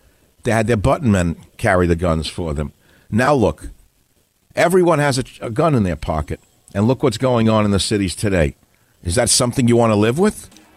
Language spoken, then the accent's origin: English; New York, United States; I grew up in New York, as I've told you before